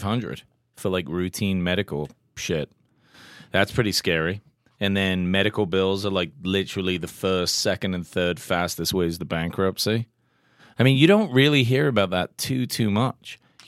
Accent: England, United Kingdom; I'm English, bro.

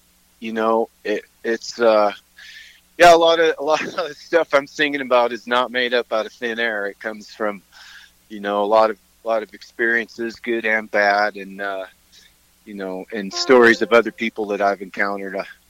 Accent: Missouri, United States; moved away as an adult; No, I grew up in Missouri. I grew up on a little farm north of Kansas City in Missouri.

